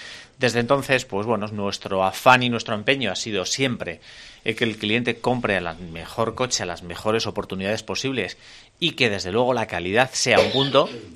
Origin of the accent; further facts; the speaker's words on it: Estella, Navarre, Spain; yo digo que yo soy de Estella, pero cuando vengo a Tudela, yo soy de Tudela.